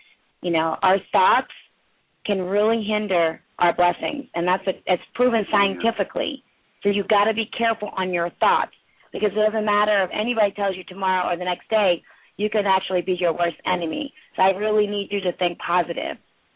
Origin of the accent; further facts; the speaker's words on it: Lansdale, Pennsylvania, United States; I'm from Lansdale.